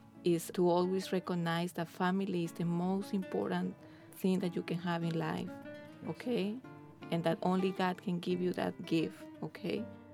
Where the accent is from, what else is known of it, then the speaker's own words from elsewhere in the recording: Venezuela; My life in Venezuela was good. I grew up in a l